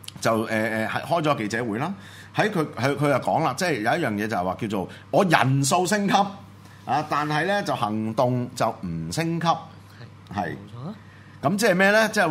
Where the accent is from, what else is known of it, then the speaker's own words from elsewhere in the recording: Hong Kong; 咁對於我哋呢一脱嘅香港人嚟講咧